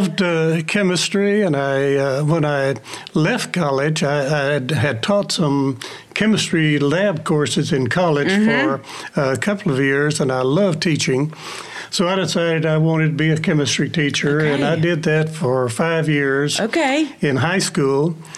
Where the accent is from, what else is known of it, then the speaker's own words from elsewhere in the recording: New Braunfels, Texas, United States; I grew up in New Braunfels, Central Texas, and moved there when my dad was following construction, and so we moved there when I was 4 years old.